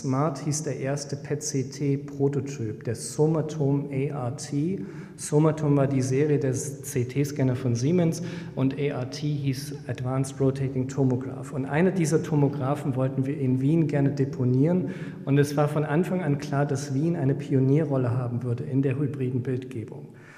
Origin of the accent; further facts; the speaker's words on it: East Germany, Germany; das sehe ich sogar als Ostdeutscher